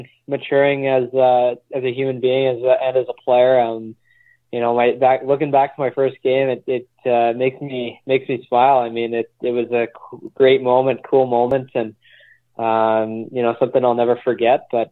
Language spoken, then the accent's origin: English; Winnipeg, Manitoba, Canada; I call Winnipeg, Manitoba, my hometown. Great city up in South Manitoba, and that's where I've been ever since.